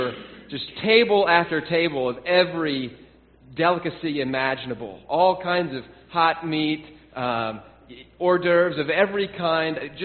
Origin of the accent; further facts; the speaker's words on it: Tennessee, United States; where I grew up in Tennessee, especially in the Baptist churches